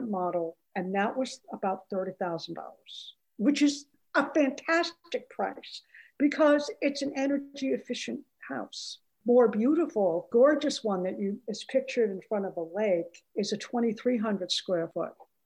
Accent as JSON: {"language": "English", "town": "Boston", "region": "Massachusetts", "country": "United States", "tie": "born or raised there", "said": "In my hometown in Boston, a land value could be 40% of the total value of your house."}